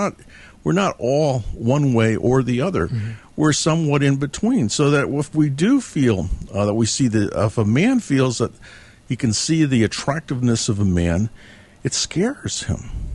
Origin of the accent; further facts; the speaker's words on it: San Francisco, California, United States; I grew up in San Francisco